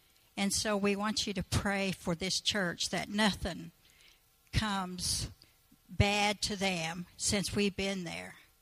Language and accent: English; Kansas, United States; I'm from Kansas. I know that.